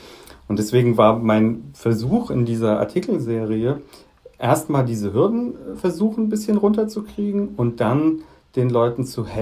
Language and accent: German; Frankfurt, Hesse, Germany; jetzt 40 und ich habe das noch mitbekommen, dass man in spezielle Geschäfte gehen musste. Also ich komme aus Frankfurt am Main